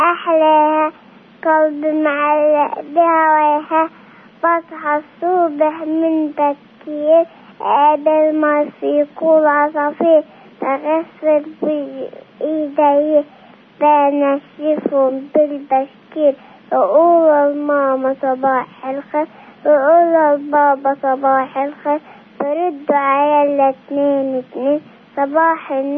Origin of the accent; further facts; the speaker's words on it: Nablus, West Bank, Palestine; أنا الطفلة من نابلس كالبولة، عمري 4 سنوات